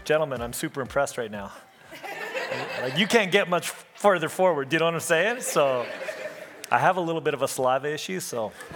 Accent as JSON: {"language": "English", "town": "Elkhorn", "region": "Manitoba", "country": "Canada", "tie": "born or raised there", "said": "I grew up in Manitoba, actually. I grew up in Elkhorn, Manitoba, which is a little community just kind of on the west side of the province."}